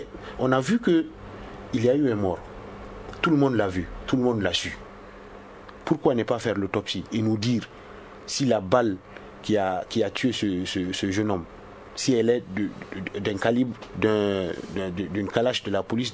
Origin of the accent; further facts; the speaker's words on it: Mali; Moi, en tant qu'homme de, en tant que Malien d'abord, moi je me suis mis devant eux